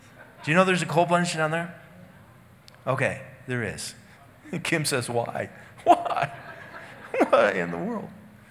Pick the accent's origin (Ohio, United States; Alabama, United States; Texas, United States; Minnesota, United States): Minnesota, United States; I mean, I'm originally from Minnesota, and this is crazy cold.